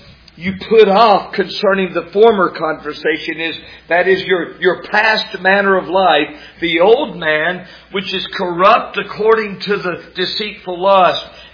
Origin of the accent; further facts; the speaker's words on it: Fayetteville, United States; And that's what happened in my deadness as a 14-year-old growing up in Fayetteville. Beginning 10th grade, 1973, September.